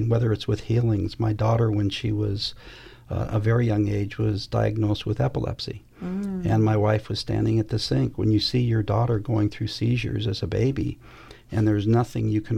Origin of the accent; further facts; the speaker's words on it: West Covina, California, United States; I grew up there in West Covina, but I went to Covina High School.